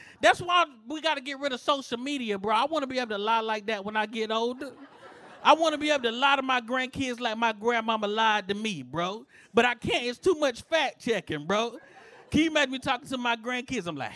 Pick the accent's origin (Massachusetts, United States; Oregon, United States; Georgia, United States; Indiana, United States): Georgia, United States; Atlanta; I'm from Atlanta, bro. I'm from Atlanta. It's like Nashville, but for black people, it's great.